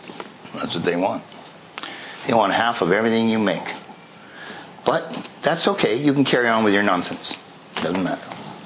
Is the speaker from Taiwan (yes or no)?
no; Canada; now in United States; I'm born and raised in Canada and live most of my life in the U.S.